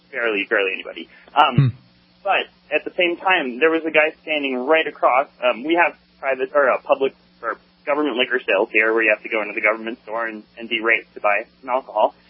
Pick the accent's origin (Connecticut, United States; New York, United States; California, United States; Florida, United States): Florida, United States; I'm from Florida. People are stacked on top of each other. It's awful.